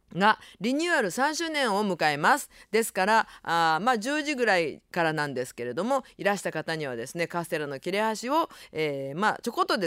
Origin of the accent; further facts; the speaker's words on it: Nagasaki, Japan; accent: Nagasaki dialect; 私はですね、もちろん長崎弁で喋るわけなかけど